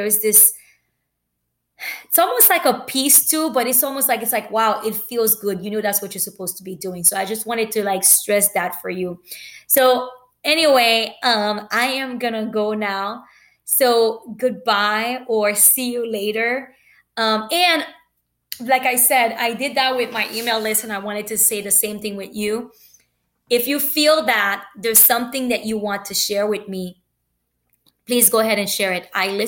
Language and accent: English; United States; Hey, I'm Haitian American.